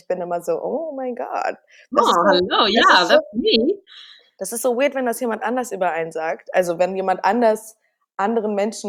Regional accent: Berlin, Germany; Aber ich bin ja auch ein Berliner Mädel. Ich bin ja auch in Berlin geboren.

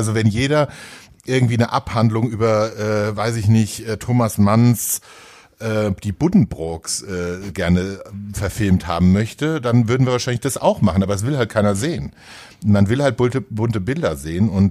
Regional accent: Frankfurt, Hesse, Germany; ich komme ja aus Frankfurt

